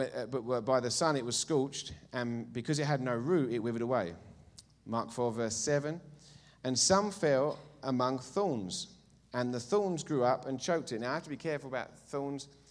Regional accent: East of England, United Kingdom; now in United States; I'm from Essex, and I speak really fast from where I'm from in England

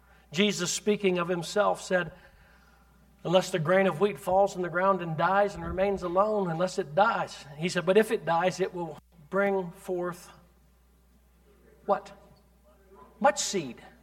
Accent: Scotland, United Kingdom; Scotch is a drink, they tell me. I'm a Scotsman.

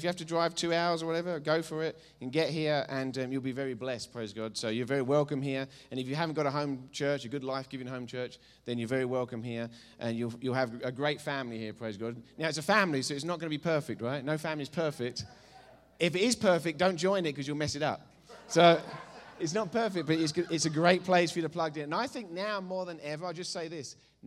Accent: East of England, United Kingdom; now in United States; I'm from Essex, and I speak really fast from where I'm from in England

